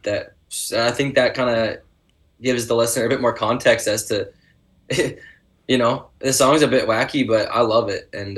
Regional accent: Mildmay, Ontario, Canada; Mild May, my hometown, is in Bruce County. I grew up in Bruce County, riding those roads

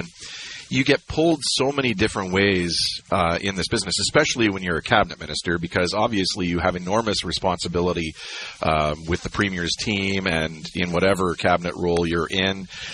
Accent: New Brunswick, Canada; as a kid growing up in New Brunswick to head off to Loyalist College and take the radio broadcast program.

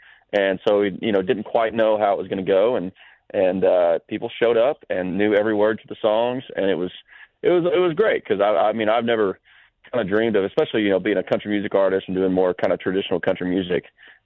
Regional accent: Fort Worth, Texas, United States; I mean, I grew up in Texas and kind of watched his career take off, and you know, I had the pleasure of watching him in some smaller clubs, you know, around Fort Worth growing up

